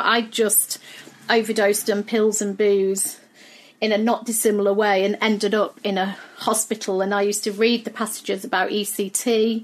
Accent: United Kingdom; scary system that I had no clue how to navigate as a Brit

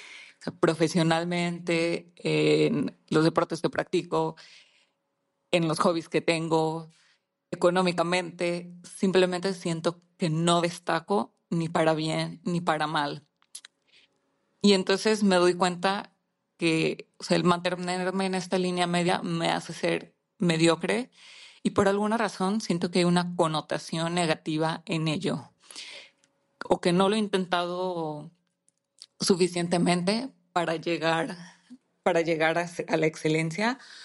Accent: Guadalajara, Jalisco, Mexico; También soy de Guadalajara.

